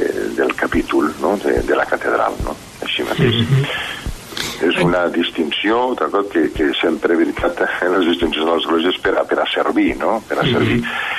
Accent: Benicarló, Valencian Community, Spain; que soc de Benicarló, que no soc de la ciutat

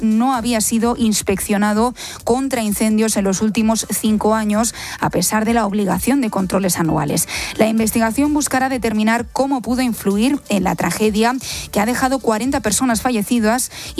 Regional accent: Tiana, Catalonia, Spain; De un pueblecito que se llama Tiana.

